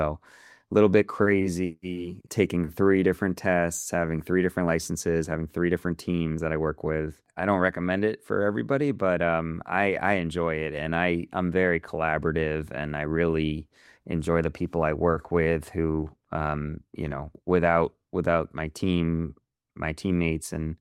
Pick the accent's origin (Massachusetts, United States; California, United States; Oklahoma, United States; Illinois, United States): Massachusetts, United States; Boston; also born or lived in Florida; So we were raised, my whole family was based in Boston and in Cambridge, actually.